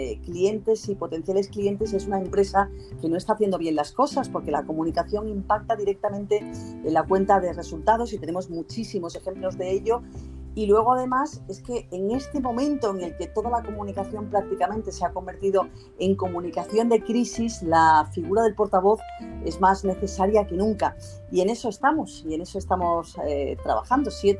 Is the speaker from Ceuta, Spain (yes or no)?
yes; Ceuta, Spain; subrayar que soy de Ceuta, pues aprovecho para decir que es una ciudad maravillosa que merece la pena conocer